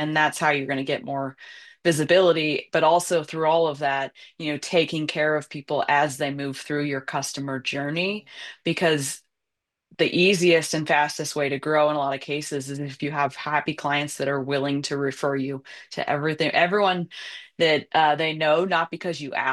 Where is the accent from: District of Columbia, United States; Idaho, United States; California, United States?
Idaho, United States; Boise; from Boise, Idaho.